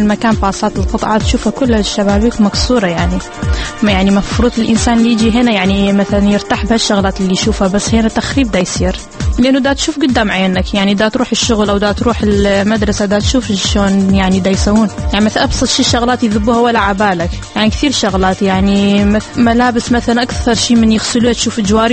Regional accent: Iraq; accent: partly Jordanian; now in Jordan; أنا عراقية بس أحكي أردني شوية لأنه عايشة 13 سنة بالأردن.

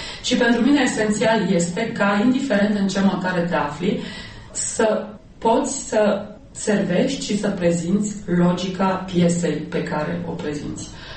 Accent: Romania; locuiesc într-o valiză și atunci asta nu mă face decât un fel de cetățean internațional, dar care este român.

